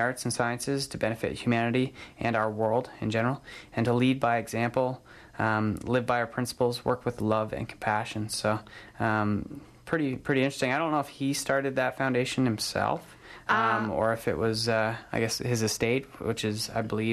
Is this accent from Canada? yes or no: yes; Canada; I don't want to claim him as a Canadian.